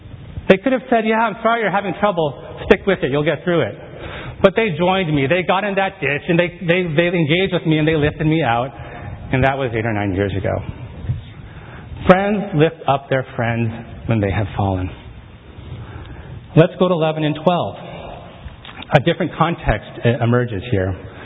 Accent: San Diego, California, United States; you guys know that I grew up in San Diego, and I did not grow up in a Christian home, so I don't really have a home church in San Diego.

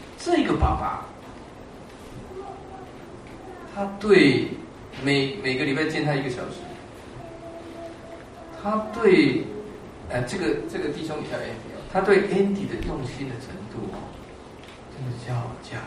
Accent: China; now in United States; 我们都是中国人，然后我们来到美国。今天的美国，在美国待的中国人，我在美国也待了30年

